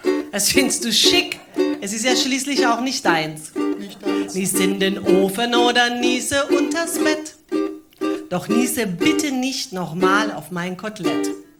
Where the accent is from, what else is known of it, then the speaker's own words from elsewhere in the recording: Spain; Ich komme so aus Spanien.